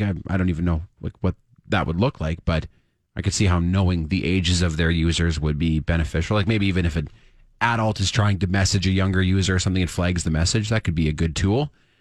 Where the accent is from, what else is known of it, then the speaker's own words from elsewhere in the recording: Canada; It's so painful as a Canadian to see that.